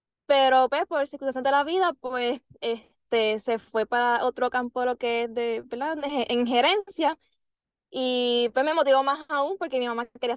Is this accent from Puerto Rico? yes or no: yes; Gurabo, Puerto Rico; now in Santa Isabel, Puerto Rico; yo soy de Gurabo, pero conseguí trabajo en Ponce, en Centro Médico Episcopal, y llevo ya 3 años trabajando ahí. Me mudé en Santa Isabel.